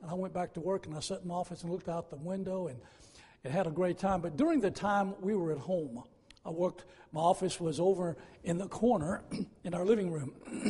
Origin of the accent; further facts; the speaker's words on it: Lynchburg, Virginia, United States; I'm from Lynchburg, grew up in Lynchburg, Virginia, and going home for Christmas